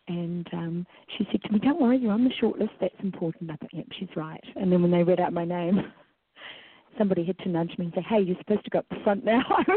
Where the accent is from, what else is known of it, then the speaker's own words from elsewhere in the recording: New Zealand; I grew up in New Zealand.